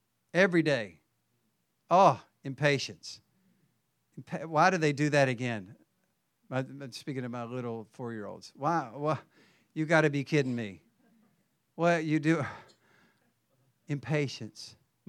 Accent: Southern United States, United States; now in New York City, United States; I'm from the South, where there is sweet tea. And now I'm in New York City.

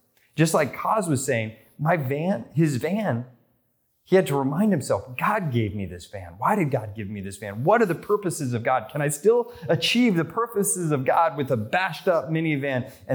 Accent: United States; accent: American; also born or lived in United Kingdom; my accent would give me away as an American at everywhere I went.

